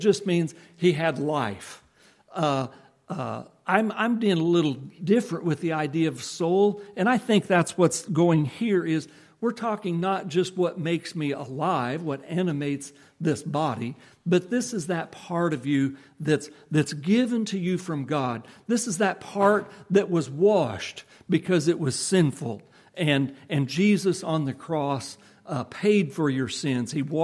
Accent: Nebraska, United States; Now, growing up in Nebraska, where, as I've said before, I don't know what it is now, but back then, cows outnumbered people 8 to 1.

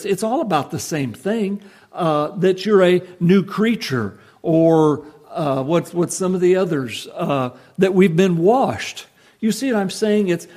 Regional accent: Nebraska, United States; Maybe me more than some of the rest of you, being born and raised in Nebraska. Very few trees where I grew up

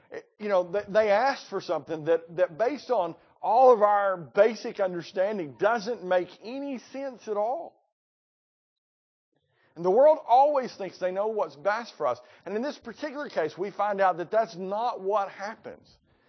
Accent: Appalachia, United States; I grew up in the Appalachians, and I could see it happening.

